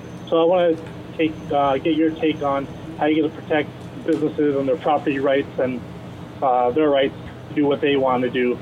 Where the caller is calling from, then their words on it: Levittown, New York, United States; I'm from Levittown.